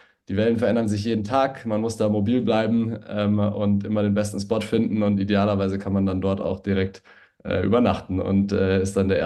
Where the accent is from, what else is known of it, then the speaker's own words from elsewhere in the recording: Bavaria, Germany; also born or lived in Vienna, Austria; ist ein 31-jähriger Unternehmer aus München. Ich bin gebürtiger Wiener tatsächlich, bin dann aber in der Nähe von München aufgewachsen.